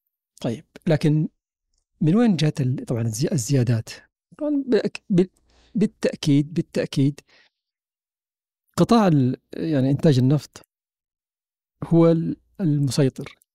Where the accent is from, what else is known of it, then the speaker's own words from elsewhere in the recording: Riyadh, Riyadh Province, Saudi Arabia; من الرياض.